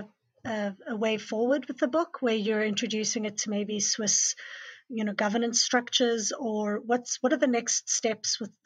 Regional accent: South Africa; now in Canada; myself as a South African citizen living in Canada

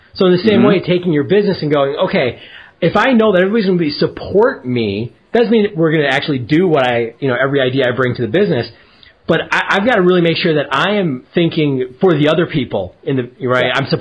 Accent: Milwaukee, Wisconsin, United States; It's a coffee stout from Lakefront Brewery in Milwaukee. I had to represent for my hometown today.

